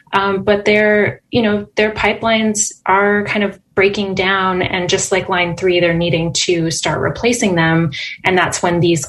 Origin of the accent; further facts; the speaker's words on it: Canada; as I'm a Canadian myself